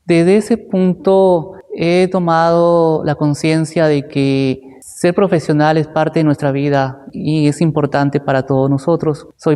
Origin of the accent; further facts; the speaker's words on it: Sullana, Piura, Peru; Yo soy natural de Sullana, Piura. He vivido ahí parte de mi vida de la juventud.